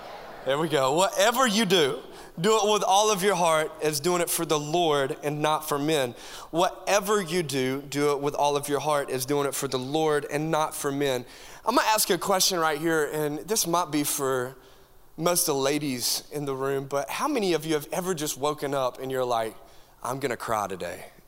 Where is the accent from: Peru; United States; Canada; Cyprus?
United States; Coleman; Well, I'm super pumped to be here in my hometown, Coleman, and man, I can't ever approach the stage without giving it some honor.